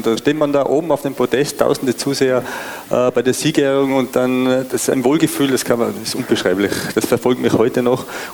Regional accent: Mayrhofen, Tyrol, Austria; Ich komme aus dem Zillertal in Tirol, aus Meierhofen.

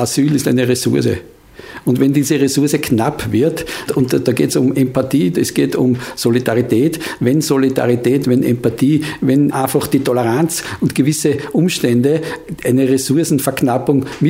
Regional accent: Lower Austria, Austria; die Identität für mich als Niederösterreicher, das ist einmal in erster Linie ich, mein persönliches Umfeld, meine Leute, mit denen ich zu Hause bin, mein Dorf.

